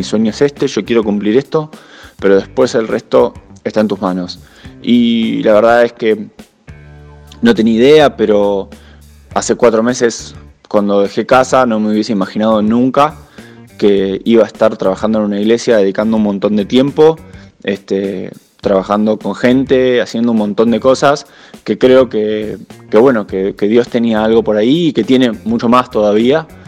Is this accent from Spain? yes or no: no; Argentina; now in Denmark; recién en septiembre de 2019 salí de Argentina.